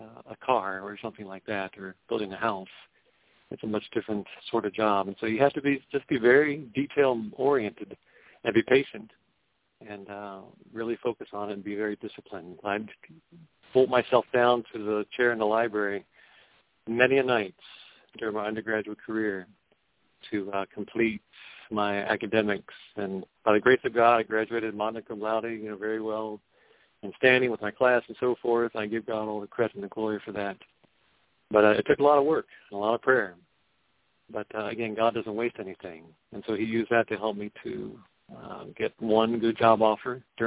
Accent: Cincinnati, Ohio, United States; My aspirations growing up, well, I had always loved playing the piano, always loved music.

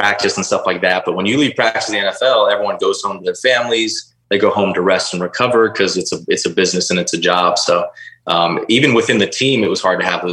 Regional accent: Orlando, Florida, United States; I grew up in Orlando, went to University of Florida. I've never left really the state of Florida, and having to move to the, Northwest.

